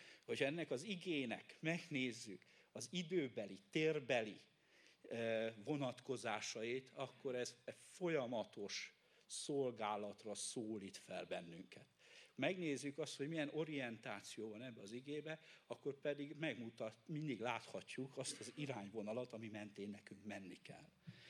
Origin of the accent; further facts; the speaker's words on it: Zakarpattia Oblast, Ukraine; now in Hungary; Kárpátaljáról származom